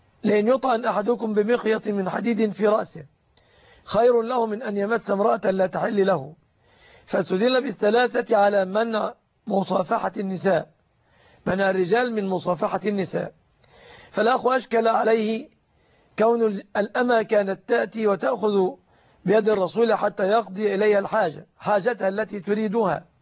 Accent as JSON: {"language": "Arabic", "country": "Egypt", "said": "نعتبرها في بلادنا مصر جزءا من الصداق،"}